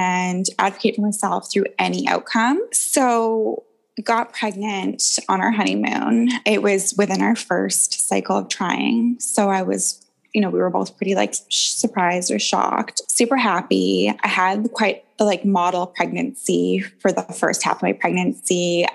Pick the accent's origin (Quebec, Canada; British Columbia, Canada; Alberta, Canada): British Columbia, Canada; Vancouver; I'm from Vancouver, Canada, and I am a mom of a almost 12-month-old baby girl now.